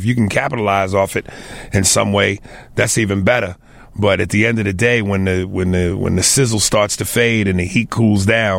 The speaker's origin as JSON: {"language": "English", "region": "New York", "country": "United States", "tie": "born or raised there", "also_born_or_lived": "Chicago", "said": "And I spent all my, you know, childhood and young adult, somewhat adult life in New York"}